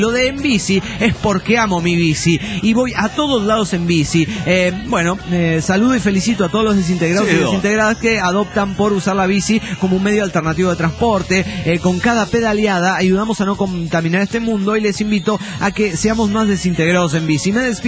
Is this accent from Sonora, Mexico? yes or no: yes; Ciudad Obregón, Sonora, Mexico; now in Nagaoka, Japan; de Obregón, Sonora.